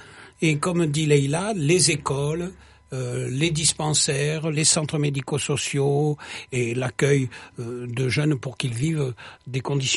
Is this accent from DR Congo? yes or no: no; Villefranche-de-Rouergue, Occitanie, France; Mais je viens du coin de Villefranche de Rouergue.